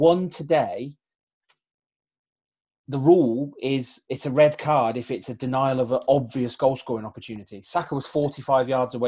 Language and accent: English; Cheltenham, South West England, United Kingdom; Cheltenham Town, my hometown team, nearly beat City in the FA Cup.